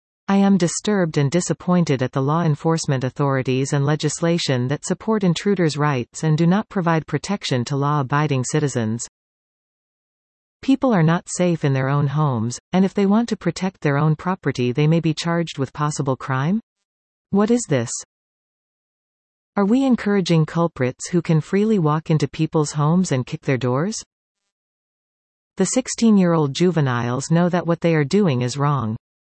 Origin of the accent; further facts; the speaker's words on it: United States; now in Victoria, Canada; I'm still an American, but my wife and I have chosen to live in Victoria. We fear for America, as divisions there intensify. We want only the best for our birth nation